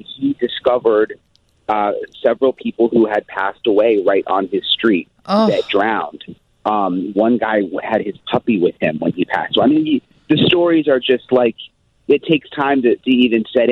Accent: Florida, United States; I'm from Florida.

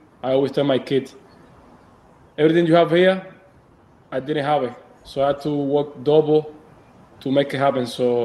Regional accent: Cuba; English is a second language; now in United States; You know, I grew up in Cuba, hard time in the beginning.

